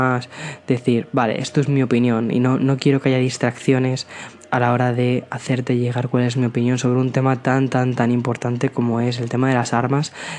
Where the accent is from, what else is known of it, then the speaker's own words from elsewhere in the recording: Aranjuez, Community of Madrid, Spain; yo soy de Madrid, nací en Madrid, pero me he criado en un pueblo muy muy muy cerquita de Madrid, que es Aranjuez.